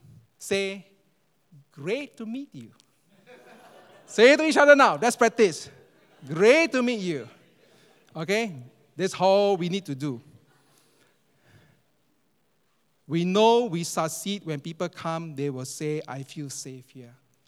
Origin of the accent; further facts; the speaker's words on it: Singapore; I'm Singaporean, but un-Singaporean.